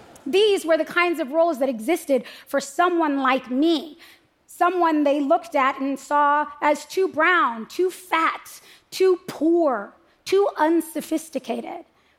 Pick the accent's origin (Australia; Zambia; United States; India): United States; I'm an American.